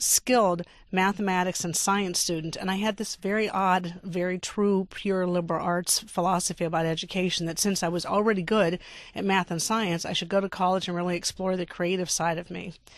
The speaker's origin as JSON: {"language": "English", "town": "Pittsburgh", "region": "Pennsylvania", "country": "United States", "tie": "born or raised there", "lives_now": "Michigan, United States", "said": "No, I grew up in Pittsburgh. It's so funny to be here. The 70s in Pittsburgh were all those glory years where the Steelers won and the Pirates won, and now I live in Michigan and it's a little different."}